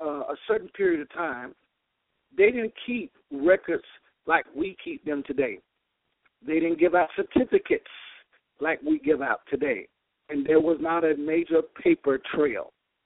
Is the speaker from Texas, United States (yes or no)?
no; Georgia, United States; I've been away from my home state of Georgia. I've been in Arkansas for the past few days